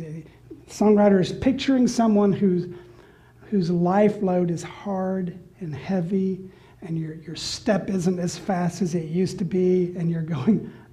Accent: Knoxville, Tennessee, United States; I grew up in Knoxville, and I worked in a Coca-Cola stand up to my ankles in ice water and Coke for hours

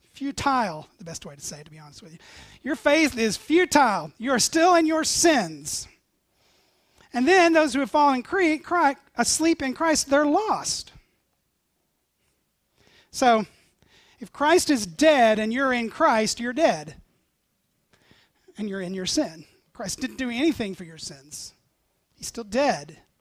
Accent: the South, United States; Now, I come from the South, where men in trailers preach in the middle of cow pastures.

